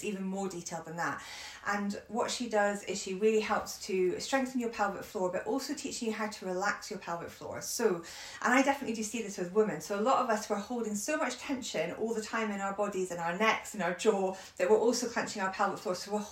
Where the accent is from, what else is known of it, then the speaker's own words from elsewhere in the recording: United Kingdom; We're so British, aren't we?